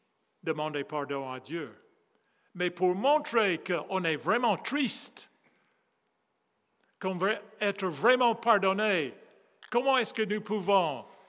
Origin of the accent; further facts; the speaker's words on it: United States; accent: American; French is a second language; Je suis américain d'accent, mais français du cœur, donc c'est notre pays.